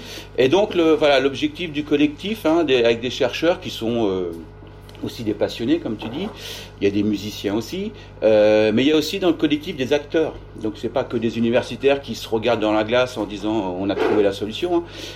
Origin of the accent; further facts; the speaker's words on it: Normandy, France; Je suis surtout l'exovien, donc je suis normand.